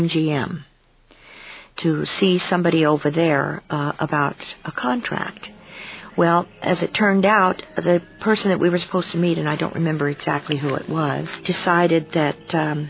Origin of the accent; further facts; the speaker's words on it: New Mexico, United States; also born or lived in Santa Fe; Well, I was born in Santa Fe, New Mexico, and I was an only child. And my mother and dad moved up to a little mining town called Torreira, New Mexico, about 60 miles above Santa Fe.